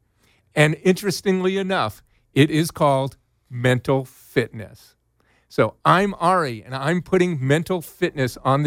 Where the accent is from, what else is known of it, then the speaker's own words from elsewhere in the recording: Georgia, United States; Actually, as I mentioned in a previous broadcast, I was raised in the Georgia Sixth Congressional District, so I know it fairly well.